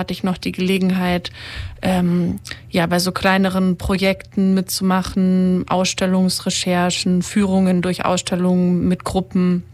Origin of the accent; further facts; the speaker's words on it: Ulm, Baden-Württemberg, Germany; Ich bin tatsächlich auch in der Nähe von Ulm aufgewachsen, in Ulm in die Schule gegangen.